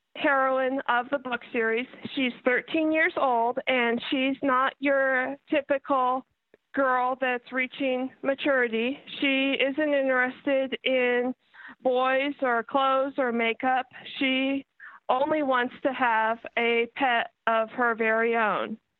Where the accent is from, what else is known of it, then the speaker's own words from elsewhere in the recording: Plano, Texas, United States; I grew up in Plano, Texas, just north of Dallas